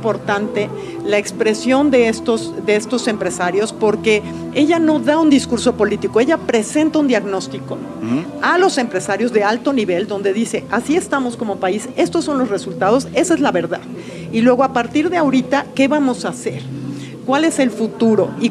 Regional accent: Mexico; los empresarios también somos pueblo de México

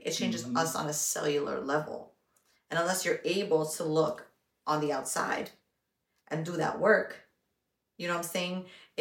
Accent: Bronx, New York, United States; also born or lived in Rockaway; whether we're from the Bronx, or we're from Rockaway, we moved out to as teenagers

